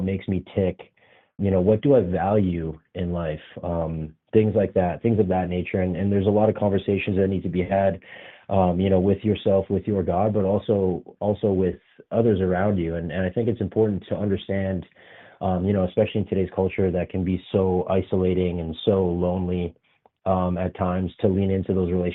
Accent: Barrie, Ontario, Canada; I grew up in Barrie, Ontario, about an hour outside of Toronto.

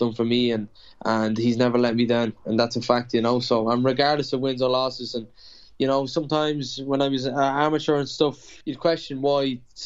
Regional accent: Ireland; especially where I grew up in Ireland

